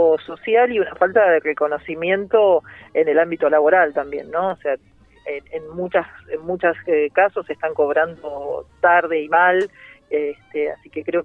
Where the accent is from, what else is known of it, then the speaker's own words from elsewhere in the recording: Rosario, Santa Fe, Argentina; así que yo me considero siempre rosarina. Cuando me preguntan, yo digo, yo soy rosarina.